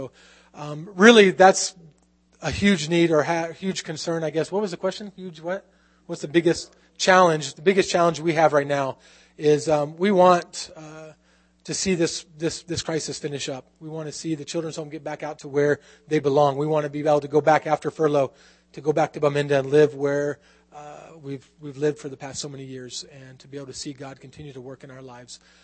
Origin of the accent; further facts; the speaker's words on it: United States; I get my accent because I grew up here in America.